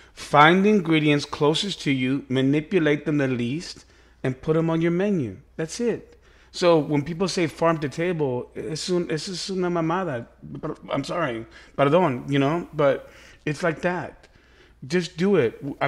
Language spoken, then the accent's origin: English; Argentina; Because you and I, we came from Argentina with Utilísima and all of that, and we started out and, you know, and doing all that.